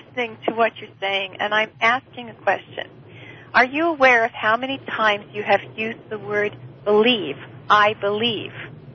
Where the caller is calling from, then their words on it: Santa Cruz, California, United States; from Santa Cruz.